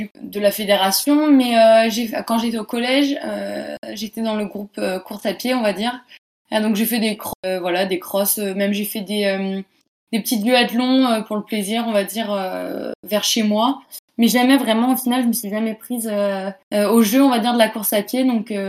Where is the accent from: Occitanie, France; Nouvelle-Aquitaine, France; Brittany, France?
Brittany, France; Je suis bretonne, je viens du Morbihan plus précisément, près de Plouet pour les connaisseurs